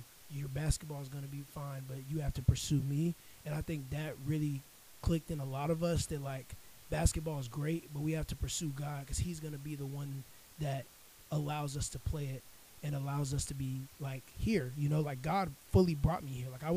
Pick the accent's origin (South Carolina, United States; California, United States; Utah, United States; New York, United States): South Carolina, United States; I came all the way from South Carolina